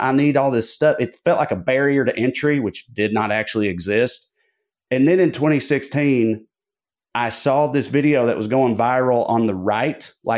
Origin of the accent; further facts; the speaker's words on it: Tennessee, United States; I consider Zany's like my home club now because that's, you know, I'm from Middle Tennessee and whatnot. But I started in Knoxville, though.